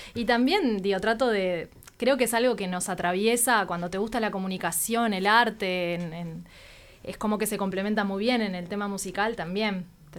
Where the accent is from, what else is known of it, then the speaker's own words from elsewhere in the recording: Las Piedras, Canelones, Uruguay; yo soy de Las Piedras, entonces viajaba todos los días hasta allá, hasta Buceo